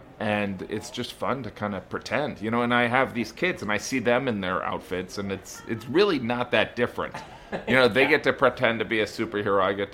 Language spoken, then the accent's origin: English; Indiana, United States; And it's like I'm from Indiana, so...